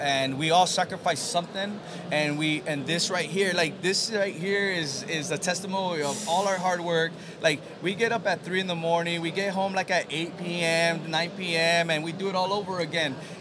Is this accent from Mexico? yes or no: yes; Mexico; Being that we're from Mexico, my family comes from Zacatecas.